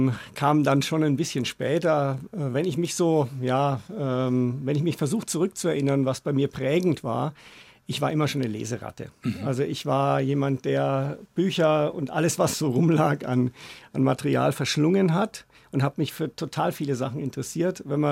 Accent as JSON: {"language": "German", "town": "Kreuzwertheim", "region": "Bavaria", "country": "Germany", "tie": "born or raised there", "said": "Ich bin ja in Kreuzwertheim aufgewachsen, in Miltenberg geboren. Meine Eltern haben in Kreuzwertheim dann gebaut und bin dort aufgewachsen. Wir waren am Ortsrand"}